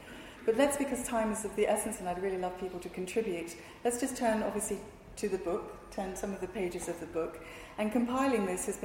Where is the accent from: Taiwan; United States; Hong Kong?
Hong Kong; But I think, because I was from Hong Kong, he did the British Council offices there, which I thought were fantastic.